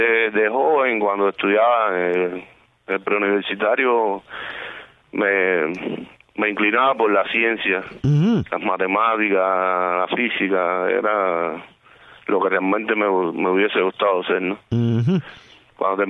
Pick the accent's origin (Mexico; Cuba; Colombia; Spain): Cuba; Matanzas; born there; Me mudé en el 80 para acá, pero nací cerca, a 7 kilómetros aquí en la carretera central, en Coliseo.